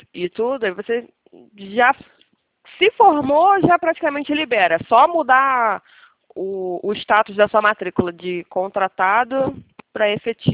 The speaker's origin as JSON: {"language": "Portuguese", "region": "Rio de Janeiro", "country": "Brazil", "said": "aqui no Rio de Janeiro, que é de onde eu sou"}